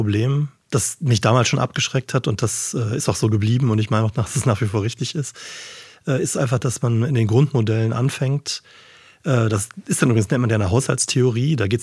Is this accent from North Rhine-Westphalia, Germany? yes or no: yes; Cologne, North Rhine-Westphalia, Germany; Ich komme aus Köln